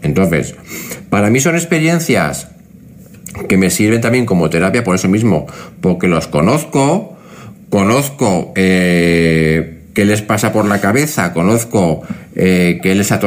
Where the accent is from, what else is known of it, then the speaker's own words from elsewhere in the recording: Zaragoza, Aragon, Spain; yo soy de Zaragoza. Fui a Zaragoza y la sede de la asociación está justo en la calle, en la misma calle donde yo me crié, en casa de mis abuelos, justo al lado del portal.